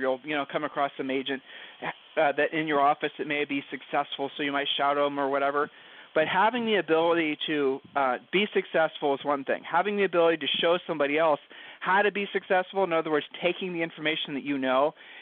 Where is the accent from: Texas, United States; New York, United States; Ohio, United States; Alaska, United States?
Ohio, United States; from Ohio.